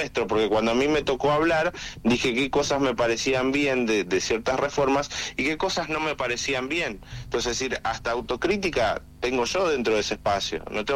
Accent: Tierra del Fuego, Argentina; lo que quienes somos de Tierra del Fuego tenemos que hacer es activamente defender eso.

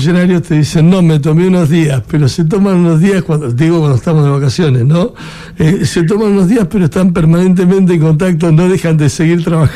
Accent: Argentina; somos argentinos, nos pasa de que vivimos permanentemente cambios que son muy bruscos

